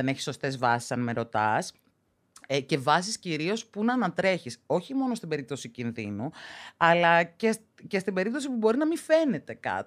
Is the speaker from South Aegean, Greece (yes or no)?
yes; Rhodes, South Aegean, Greece; Καταρχήν είμαι 32 χρονών. Κατάγομαι μισή από Ρόδο, μισή από Κύπρο.